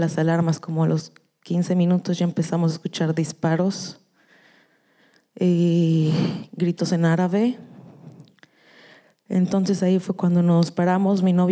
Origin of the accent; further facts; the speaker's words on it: Cancún, Quintana Roo, Mexico; also born or lived in Mexico City; now in Israel; Cuando fui chiquita me pasé a vivir a Cancún hasta que me fui a Israel.